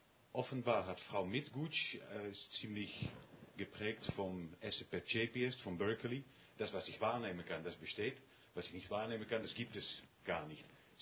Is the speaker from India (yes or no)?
no; Netherlands; first language Dutch; German is a second language; denn meine Muttersprache ist nicht holländisch, ist nicht deutsch, sondern holländisch